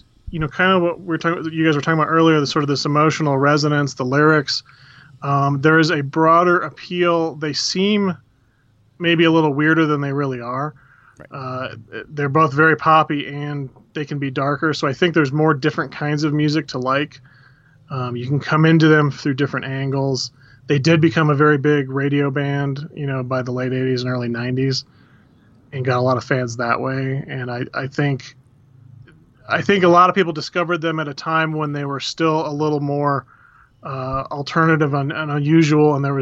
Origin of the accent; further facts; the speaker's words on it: San Diego, California, United States; I grew up in San Diego, which had 91X, and I could hear K-Rock from L.A. where I lived.